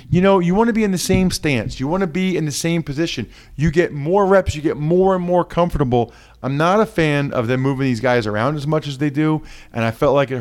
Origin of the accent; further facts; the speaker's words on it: Reading, Pennsylvania, United States; So I need to correct that because I'm from Reading.